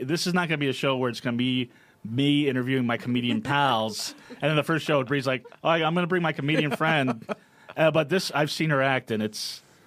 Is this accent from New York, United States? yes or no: yes; Brooklyn, New York, United States; born there; Trust me, I was born in Brooklyn. I know this.